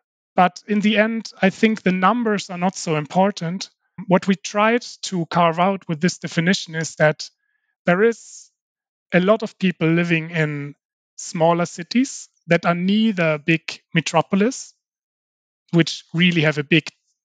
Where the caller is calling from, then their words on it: Malmö, Skåne, Sweden; 35 years. I'm joining from Malmö